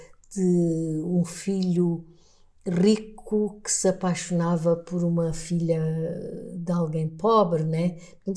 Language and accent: Portuguese; Angola; era professor primário em Angola, na minha terra.